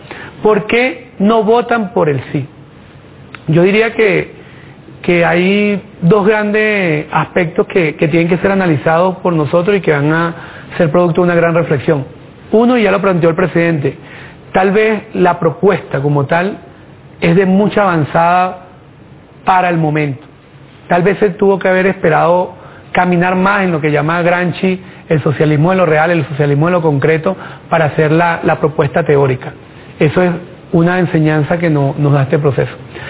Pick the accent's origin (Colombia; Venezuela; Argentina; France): Venezuela; Mira, yo como venezolano